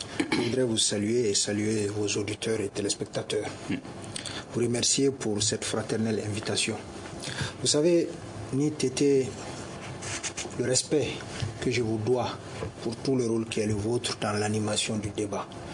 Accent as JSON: {"language": "French", "country": "Mali", "said": "nous sommes des Maliens."}